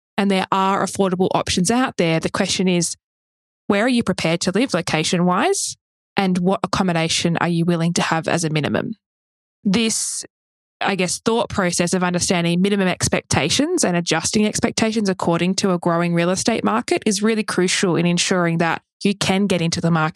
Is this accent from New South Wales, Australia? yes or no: no; Victoria, Australia; A classic example in Victoria, my home state